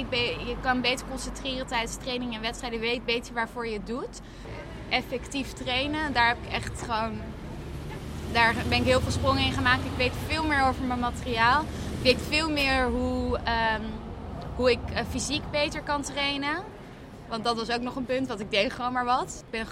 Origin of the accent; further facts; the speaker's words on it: Curaçao; Ik ben echt opgegroeid op Curaçao. Ik heb alles daar geleerd.